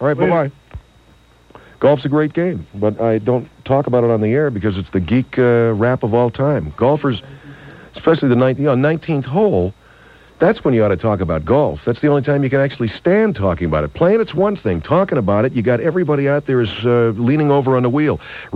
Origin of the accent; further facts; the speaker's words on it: California, United States; See, I grew up in California.